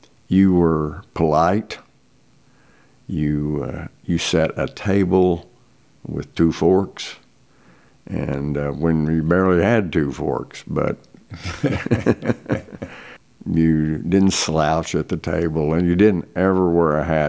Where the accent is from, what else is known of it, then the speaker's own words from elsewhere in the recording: Pryor, Oklahoma, United States; born there; I was born in Pryor, Oklahoma.